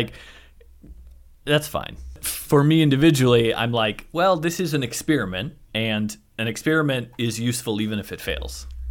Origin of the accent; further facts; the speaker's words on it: United States; I think because I am an American and I have this sense that we all do, that we're all going to be rich and successful